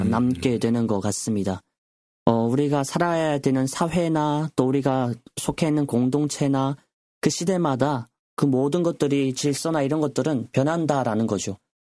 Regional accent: North Korea; 저희 고향에 있는 조선 땅에도

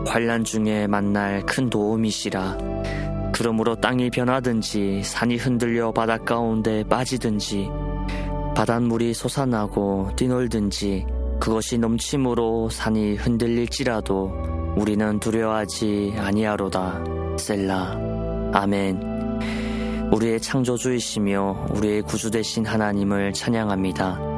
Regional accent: North Korea; 북조선 땅 가운데서도 그 땅의 어둠이 깊으면 깊을 때일수록 우리가 더욱더 빛 대신 하나님을 바라보고 일어나는 우리 고향 땅의 성도님들 되기를 간절히 바라봅니다.

